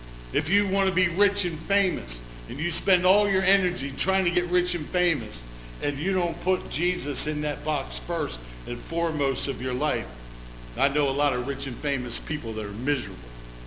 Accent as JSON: {"language": "English", "town": "Baltimore", "region": "Maryland", "country": "United States", "tie": "born or raised there", "said": "when I grew up in Baltimore City public schools"}